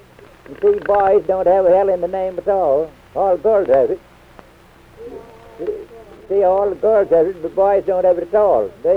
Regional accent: Abaco, Bahamas; born there; I was born in Abaco.

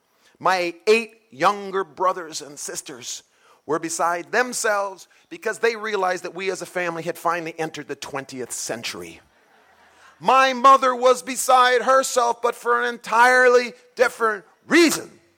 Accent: Milwaukee, Wisconsin, United States; my hometown team, the Milwaukee Braves, hosted the true center of the axis of evil, the New York Yankees.

